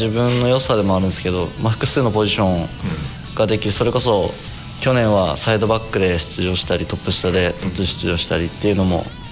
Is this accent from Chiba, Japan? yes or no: yes; Shiroi, Chiba, Japan; 千葉白井ですね。